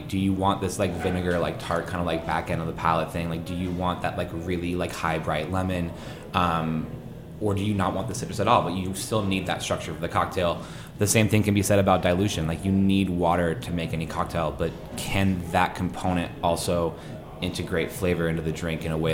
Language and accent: English; Colorado, United States; I am cocky with my driving skills growing up in Colorado